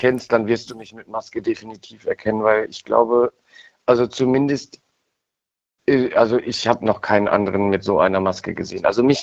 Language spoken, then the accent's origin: German; Cologne, North Rhine-Westphalia, Germany; in meiner Heimatstadt Köln